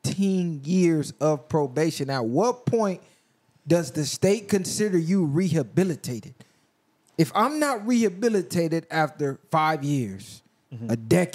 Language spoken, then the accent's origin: English; Atlanta, Georgia, United States; I'm raised, born and raised in Atlanta. I cannot come back for 10 years. My whole life, I hung around gang members.